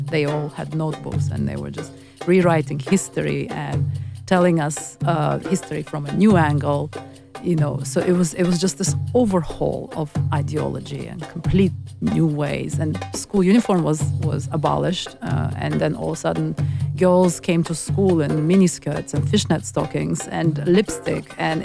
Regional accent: Azerbaijan; And I was born in Soviet Union and grew up in Soviet Union, so I spent most of my childhood in Soviet Azerbaijan.

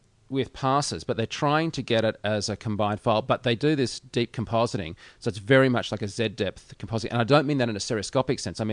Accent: Australia; I'm an Australian

